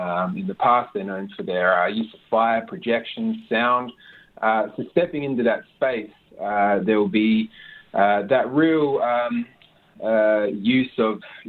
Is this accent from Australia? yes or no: yes; Western Australia, Australia; So my mob is through the Whadjuk connection and Balladong, Binjarab and Kinyang.